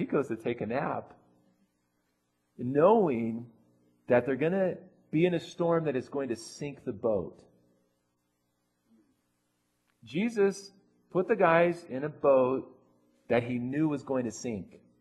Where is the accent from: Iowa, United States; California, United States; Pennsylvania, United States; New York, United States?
California, United States; I grew up in Southern California by the beach. I'm very comfortable in the ocean.